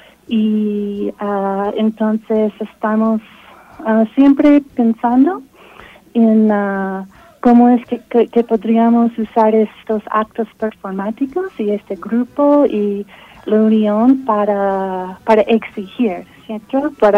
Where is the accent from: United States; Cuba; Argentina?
United States; now in Colombia; soy de Estados Unidos. Yo soy una antropóloga y estoy haciendo un doctorado. Y estoy haciendo el trabajo del campo acá en Colombia.